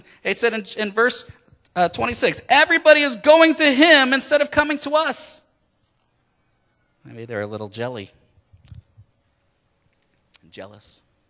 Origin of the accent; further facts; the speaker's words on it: Sun Prairie, Wisconsin, United States; I'm from Madison. Then they knew. And the first person I met who wanted to know who I was, and someone was introducing to him, and I said, oh, Sun Prairie, it's a suburb of Madison.